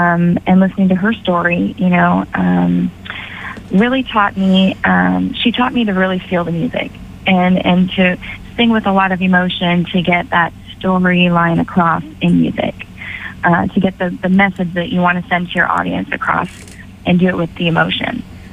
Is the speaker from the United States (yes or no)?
yes; Castro Valley, California, United States; You know, I grew up in Castro Valley, and we had a Castro Valley Fall Festival